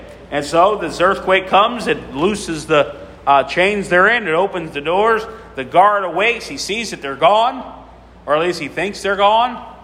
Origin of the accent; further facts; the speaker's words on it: Philadelphia, Pennsylvania, United States; Growing up in South Philly, we had a very heavily populated Roman Catholic population.